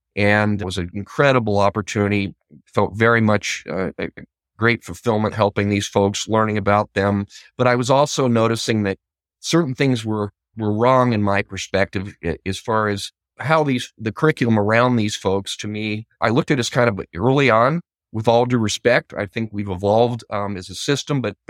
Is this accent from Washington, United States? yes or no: yes; Issaquah, Washington, United States; Growing up in Issaquah, Washington.